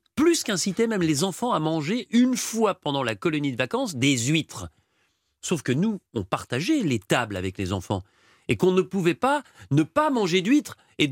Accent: Givry, Bourgogne-Franche-Comté, France; Je suis de Givry.

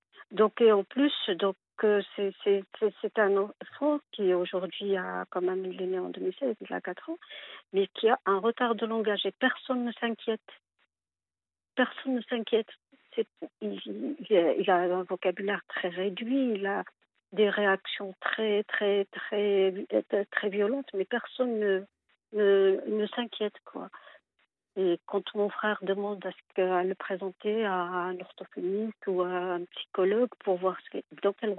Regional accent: Algeria; moved away; Je vais vous le dire, moi-même, j'ai quitté l'Algérie.

